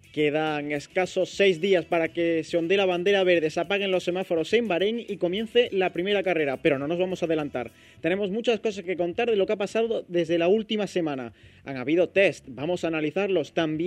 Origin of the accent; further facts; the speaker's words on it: Andalusia, Spain; Voy a tirar un poquito hacia mi tierra, hacia Andalucía